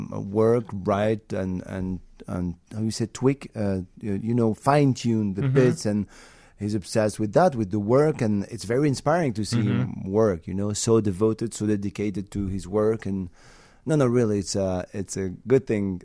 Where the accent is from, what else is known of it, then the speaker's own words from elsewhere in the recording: France; English is a second language; Yeah, I'm from France.